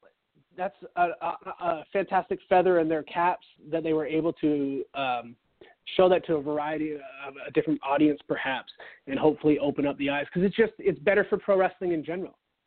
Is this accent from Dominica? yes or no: no; Canada; there's a point of pride for me there, being Canadian myself